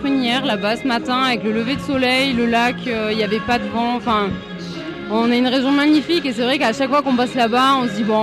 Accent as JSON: {"language": "French", "town": "Digne-les-Bains", "region": "Provence-Alpes-Côte d'Azur", "country": "France", "tie": "born there", "lives_now": "Embrun, France", "said": "je suis née à Digne-les-Bains, j'ai commencé le triathlon sous la houlette de Nicolas Lebrun et de Gérard Honorat à Digne-les-Bains. J'ai de la famille qui est à Barcelonnette aussi, et maintenant j'habite en Embrun depuis 3 ans"}